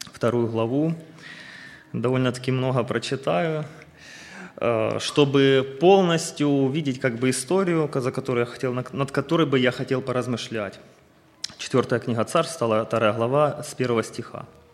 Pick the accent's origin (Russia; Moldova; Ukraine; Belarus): Ukraine; Kharkiv, Kharkiv Oblast; moved away as an adult; now in United States; Я со своей семьей приехал где-то около 5 месяцев назад в Америку. Мы приехали с Украины, из города Харькова.